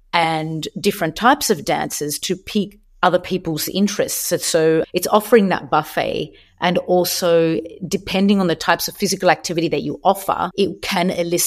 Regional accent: Sydney, New South Wales, Australia; moved away; I'm at home in Sydney. I'm originally from Sydney. I moved back a few months ago after 20 years of being away.

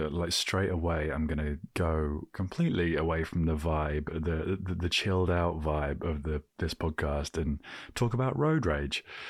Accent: United Kingdom; I'm British

